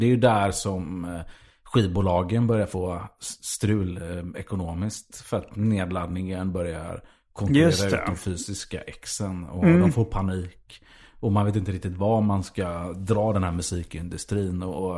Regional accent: Gothenburg, Västra Götaland County, Sweden; Och för mig som var göteborgare

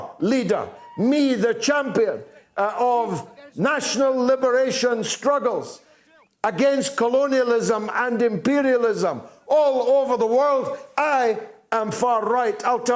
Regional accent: United Kingdom; Because I supported leaving the European Union, I'm a nativist. I'm a British nationalist. Because I believe in my own country, I'm called a racist.

